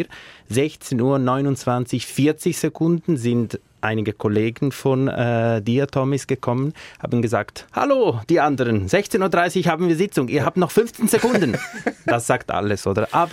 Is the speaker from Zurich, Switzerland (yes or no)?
no; Ticino, Switzerland; weil ich zum Beispiel bin Tessiner, bin im Süden aufgewachsen